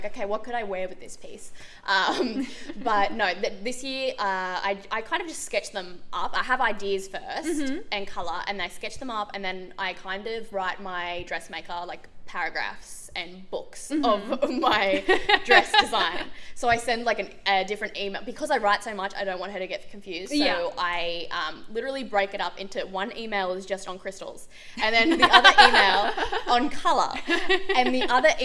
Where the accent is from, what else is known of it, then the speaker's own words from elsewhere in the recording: Australia; that's something that I've lost as an Australian. I now say ketchup all the time.